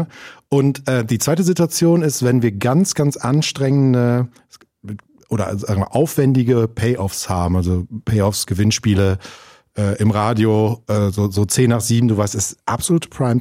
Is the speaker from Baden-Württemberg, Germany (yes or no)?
no; North Rhine-Westphalia, Germany; born there; also ich bin in NRW geboren